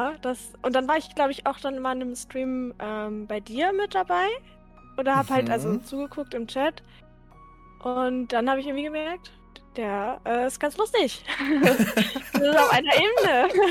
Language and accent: German; Berlin, Germany; Also ich komme halt aus Berlin und in Berlin haben wir keinen Feiertag